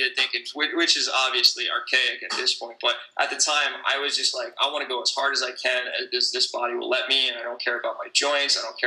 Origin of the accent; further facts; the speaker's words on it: New Jersey, United States; And I'm from the Jersey Shore.